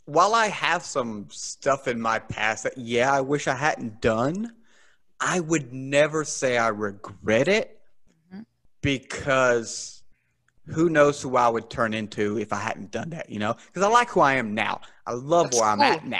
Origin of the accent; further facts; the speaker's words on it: Scotland, United Kingdom; no, I'm Scottish. Everyone goes for Irish from the get-go.